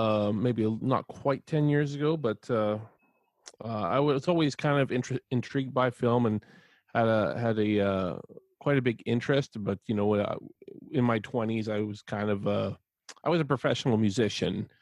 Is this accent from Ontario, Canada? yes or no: no; British Columbia, Canada; also born or lived in Alberta; I grew up mostly in British Columbia. I did spend a little bit of time in Alberta. Well, that's just one province over. Very different provinces, though, I must say that.